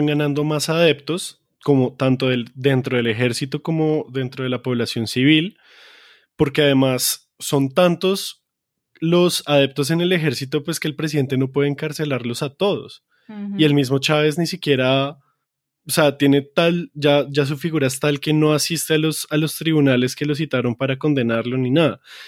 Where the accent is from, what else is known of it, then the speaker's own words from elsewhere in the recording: Colombia; esto que tiene que ver con nosotros como colombianos